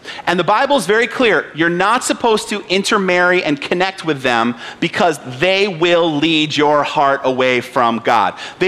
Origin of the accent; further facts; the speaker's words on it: United Kingdom; now in United States; I'm British. That's the way the British people say his name.